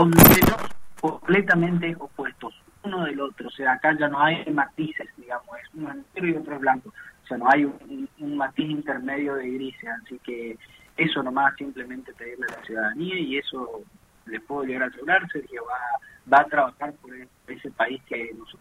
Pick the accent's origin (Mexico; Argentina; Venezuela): Argentina